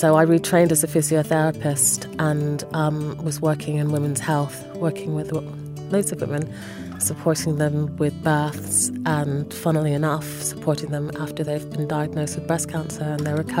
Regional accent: Winnipeg, Manitoba, Canada; also born or lived in London, United Kingdom / Toronto / Montreal; and then I grew up in Winnipeg, Manitoba, which is a gorgeous flat prairie province in the centre of Canada.

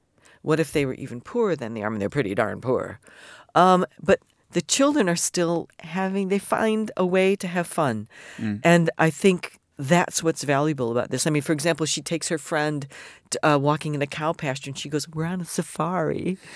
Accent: United States; now in United Kingdom; From being an American that lives in the UK, it's really interesting to me that people keep wanting to go to Florida because they think it's fun.

